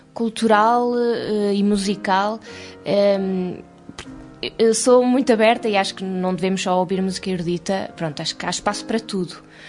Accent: Gafanha da Nazaré, Aveiro, Portugal; Fiz os meus estudos normais de secundário, todos por aqui pela Gafanha da Nazaré, e o Conservatório de Música em Aveiro

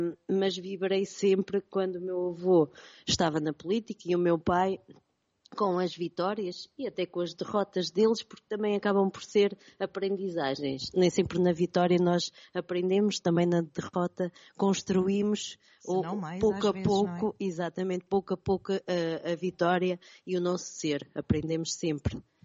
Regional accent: Sever do Vouga, Centro, Portugal; o gostinho pela política e pelos severenses. Apesar de estar a trabalhar em Lisboa, vivi sempre a minha terra como principal e com vontade de regressar e fazer mais pelo concelho

